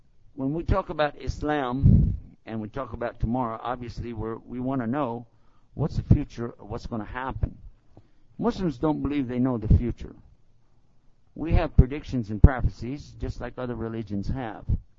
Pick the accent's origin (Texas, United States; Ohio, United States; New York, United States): Texas, United States; I'm from Texas, and we just don't talk fast.